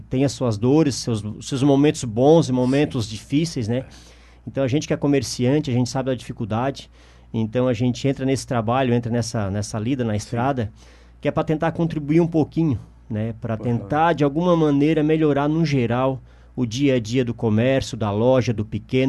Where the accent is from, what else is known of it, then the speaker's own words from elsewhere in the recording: Ermo, Santa Catarina, Brazil; Nasci em Ermo e, graças a Deus, estou lá até hoje.